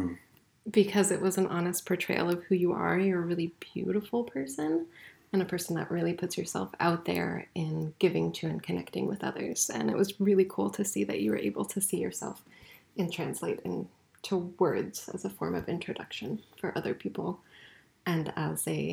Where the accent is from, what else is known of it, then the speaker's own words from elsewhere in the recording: Chicago, Illinois, United States; So we're from Chicago. That's home to us.